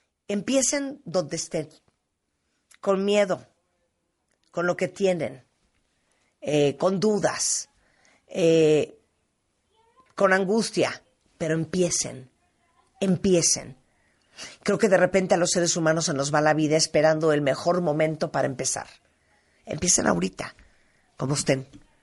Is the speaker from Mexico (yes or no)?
yes; Mexico; Cada vez que estoy en Estados Unidos y que digo que soy de México, me dicen, ¿de dónde?